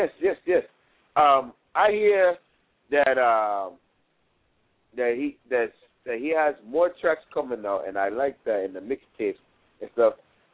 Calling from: Kazakhstan; Oh, this is my first time. I'm calling from Kazakhstan.

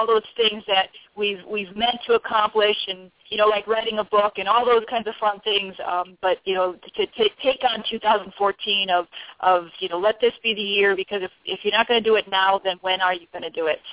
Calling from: Connecticut, United States; I'm coming from snowy Connecticut.

